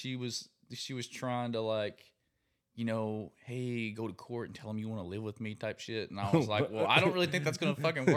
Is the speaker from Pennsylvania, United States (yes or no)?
no; Tennessee, United States; also born or lived in Kentucky; I was born in, well, I was born in Kentucky, uh-huh. And then, but I lived in Tennessee.